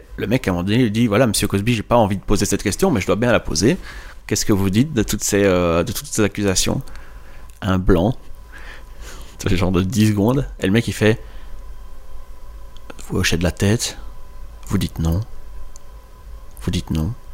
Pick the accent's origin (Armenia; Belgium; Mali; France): Belgium; C'est plus facile parce qu'on est belge, on comprend